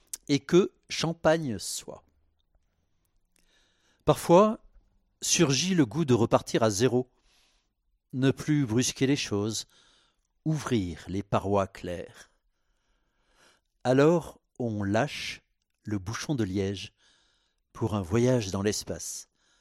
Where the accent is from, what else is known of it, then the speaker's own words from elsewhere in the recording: Marseille, Provence-Alpes-Côte d'Azur, France; also born or lived in Nevers; Je suis né à Nevers, mais rapidement j'ai rejoint Marseille où étaient mes parents. Et j'ai passé toute mon enfance à Marseille. Ensuite, je suis parti à Aix-en-Provence